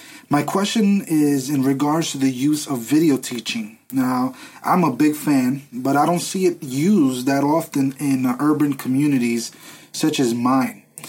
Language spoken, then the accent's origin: English; Brooklyn, New York, United States; I'm from Brooklyn, planting a church in Brooklyn in New York City.